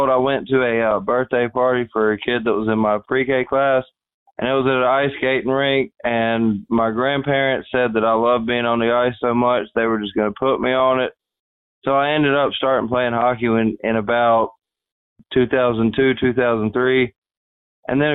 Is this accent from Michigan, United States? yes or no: no; Lexington, North Carolina, United States; No, originally I'm actually from North Carolina.